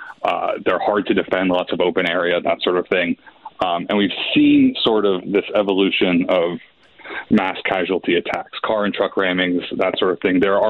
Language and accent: English; New Jersey, United States; I grew up in New Jersey. My mom still lives there, pretty close to where this all popped off, and a lot of my friends are still there.